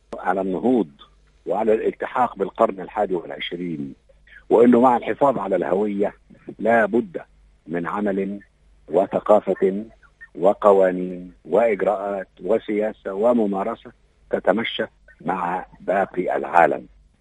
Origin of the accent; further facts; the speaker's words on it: Egypt; فأول ما التقى بي هذا السيد الموريتاني الطيب وعرف أني من مصر